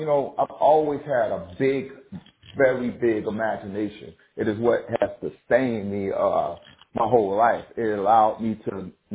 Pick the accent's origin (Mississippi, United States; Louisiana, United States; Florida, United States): Florida, United States; Tampa; I was born in Tampa, Florida, back in the late 70s, 77 to be exact. And I grew up in a place called Central Park Village.